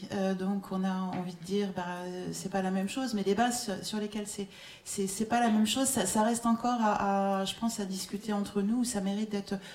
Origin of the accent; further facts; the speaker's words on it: Brittany, France; Je suis bretonne moi-même